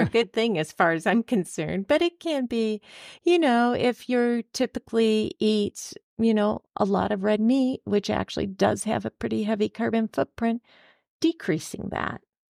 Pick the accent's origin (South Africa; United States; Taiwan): United States; South Bend, Indiana; also born or lived in California; I grew up in South Bend, Indiana, and have spent most of my life in Indiana. I did live in California on and off for 8 years as well.